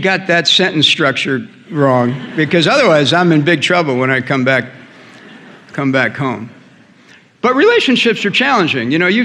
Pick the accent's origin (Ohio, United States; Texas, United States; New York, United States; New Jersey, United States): New Jersey, United States; Bayonne; You know, I grew up in Bayonne, New Jersey, 1952, just after that group of men, mostly in those days, had come back from World War II.